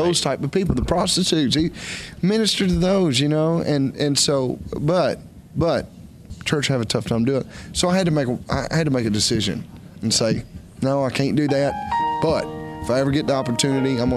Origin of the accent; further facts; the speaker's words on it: Beaverdam, Kentucky, United States; Hey, I was country a long time ago. I grew up in Beaverdam, Kentucky.